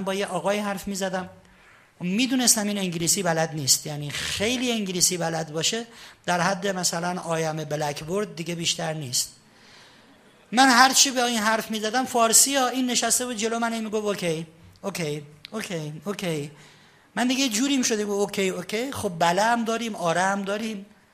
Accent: Shiraz, Fars, Iran; now in Tehran, Iran; من خودم شیرازیم، ولی الان فکر میکنم 25 ساله که تهران زندگی میکنم. با 25 سال تهران زندگی کردن که تهرانی نمیشم که.

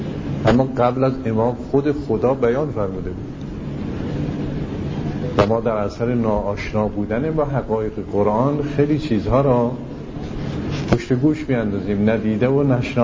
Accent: Iran; ما ایرانی هستیم خجالت میکشیم.

